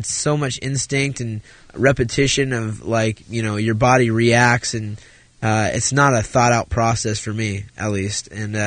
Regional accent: Sacramento, California, United States; also born or lived in Santa Barbara; I grew up in the area, you know, born in Santa Barbara, raised in Sacramento, and I've got a lot of friends and family, and I'm pretty involved out there.

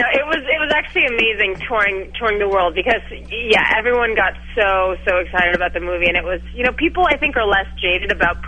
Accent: New York, United States; I'm from New York, so I'm not very car savvy.

